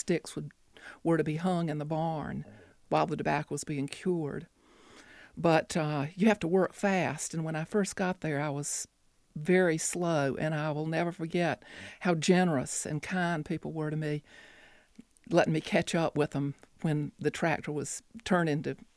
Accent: Smithfield, North Carolina, United States; Yes, I grew up in Smithfield.

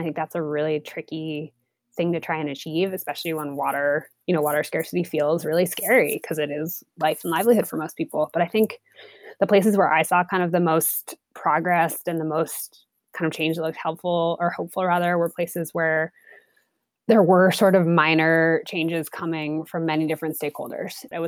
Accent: East Coast, United States; I'm from the East Coast originally.

